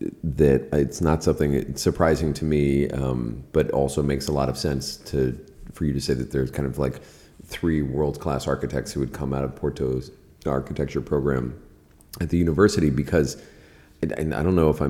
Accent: Key West, Florida, United States; I come from a town, I grew up in Key West, where there's a preservation board that ensures that every building is built the exact same way.

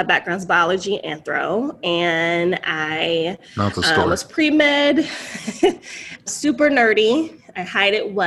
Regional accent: North Carolina, United States; now in Los Angeles, United States; because I was from North Carolina and we have urban areas, but not really. Like our cities are not cities.

